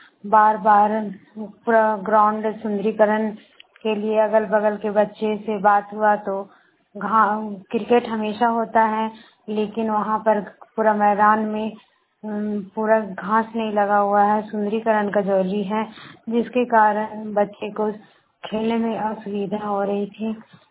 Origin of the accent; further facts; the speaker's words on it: Barkagaon, Jharkhand, India; बड़कागांव प्रखंड की रहने वाली हूँ।